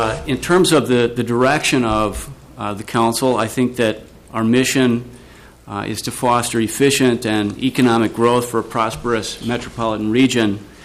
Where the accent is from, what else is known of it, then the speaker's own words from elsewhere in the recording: St. Paul, Minnesota, United States; I was born in St. Paul, and I was raised to take seriously that working effectively together and investing in public goods like education are what have distinguished Minnesota since the mid-20th century.